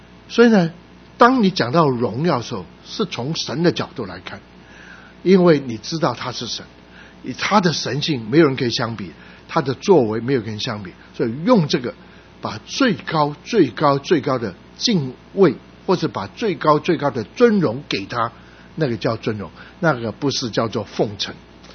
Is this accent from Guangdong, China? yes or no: yes; Guangdong, China